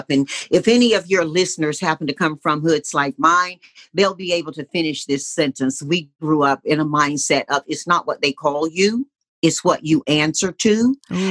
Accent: Deep South, United States; But growing up in the Deep South, Mom taught us

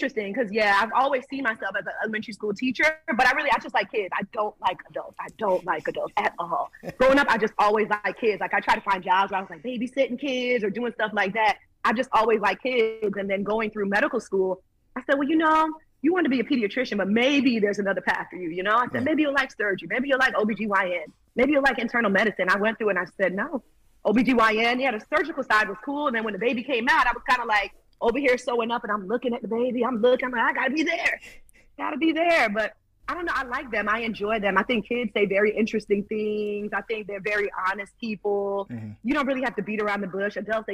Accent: Florida, United States; born there; And then myself, my brother, and my sister were both born in South Florida. Okay. So we're technically first generation, but definitely raised in a Caribbean household.

